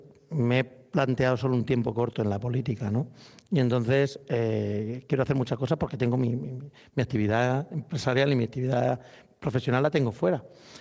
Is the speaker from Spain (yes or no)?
yes; Region of Murcia, Spain; Eso supone perder el contacto con mis amigos, el contacto con mi pueblo, el contacto con Murcia.